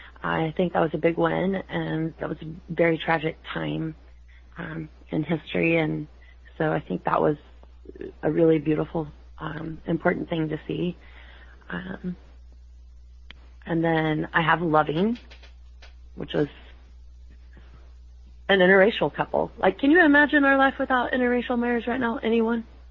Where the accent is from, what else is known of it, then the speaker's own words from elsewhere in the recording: Texas, United States; I'm a Texan, and when I moved to Georgetown, it was not soon after that they were taking his body